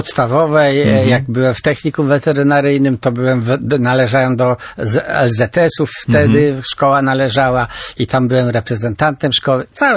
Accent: Słupsk, Pomeranian Voivodeship, Poland; also born or lived in Warsaw; uciekliśmy z Warszawy do Słupska. Tam moje dzieciństwo, niestety brzydkie dzieciństwo

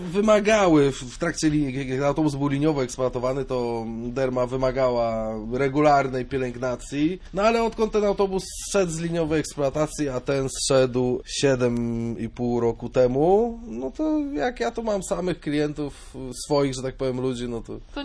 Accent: Pomeranian Voivodeship, Poland; U nas w Trójmieście takich nie było. U nas historia Ikarusów zakończyła się na roku 93

